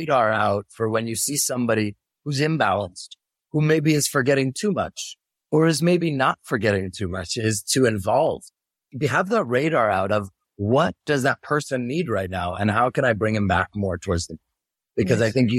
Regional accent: Baltimore, Maryland, United States; now in Israel; So I grew up in Baltimore.

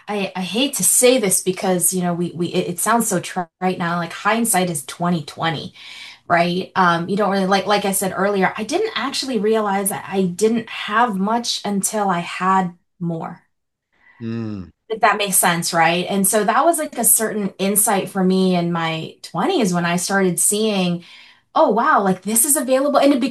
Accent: Philippines; As a Filipino first generation immigrant woman, like I never thought I would be in the rooms that I'm in now

